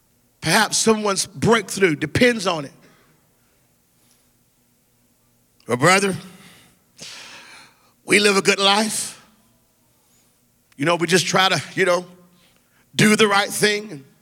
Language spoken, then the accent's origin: English; Phoenix, Arizona, United States; I'm from Phoenix, Arizona, and it's hot all the time